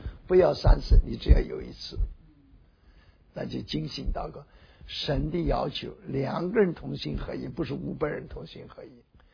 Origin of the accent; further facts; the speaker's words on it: China; 他讲中庸之道，他不知道我们中国人通用之道